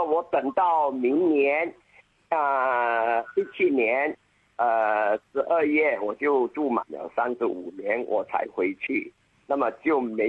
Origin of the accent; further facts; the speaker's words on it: Malaysia; 所以我就想过明年我就不住在这边了，我是马来西亚人，现在我想住去柬埔寨。